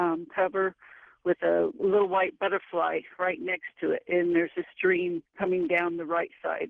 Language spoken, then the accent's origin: English; California, United States; I grew up in Northern California in a commune, and it was on the Seabiscuit Ranch where, you know, Charles Howard